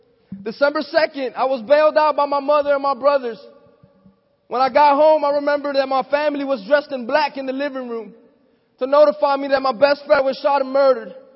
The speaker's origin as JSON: {"language": "English", "town": "Miami", "region": "Florida", "country": "United States", "tie": "born or raised there", "said": "Growing up in Miami, I saw this fast life."}